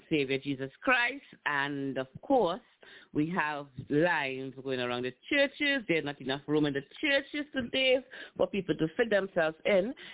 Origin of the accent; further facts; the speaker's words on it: Southern United States, United States; Having had the experience of growing up in the South, one could only live and speak of what experience they had.